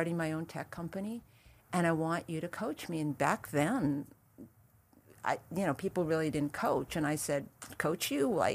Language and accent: English; Hawaii, United States; born there; I'm Japanese. I was born in Hawaii.